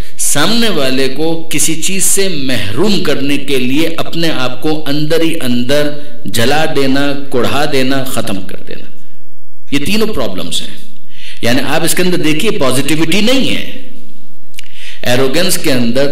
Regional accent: Karachi, Sindh, Pakistan; وہ محلہ یاد آ گیا کہ جو مجھے بہت زیادہ عزیز بھی ہے، آج بھی عزیز ہے، البتہ گینگ وار کے بعد وہ بالکل تباہ ہو گیا۔ آپ میں سے جو کراچی کے ہیں وہ جانتے ہوں گے، کھارا در۔

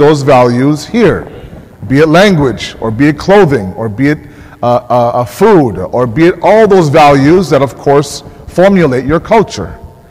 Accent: Toronto, Ontario, Canada; Back in my day when I was growing up in Toronto, grade 5, grade 6, every single Christmas season

